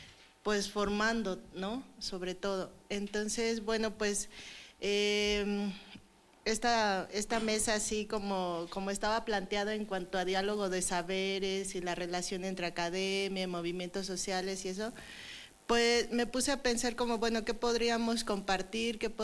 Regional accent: Oaxaca, Mexico; soy de Oaxaca, soy de la Mixteca Alta.

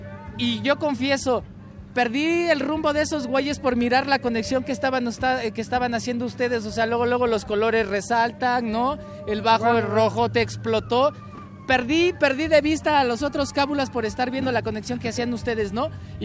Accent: Ajusco, Mexico City, Mexico; nosotros somos del pueblo del Ajusco

